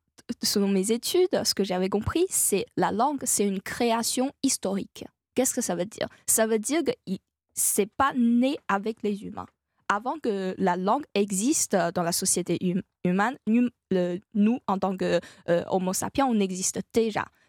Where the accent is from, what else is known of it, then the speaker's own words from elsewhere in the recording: China; moi, en tant que chinoise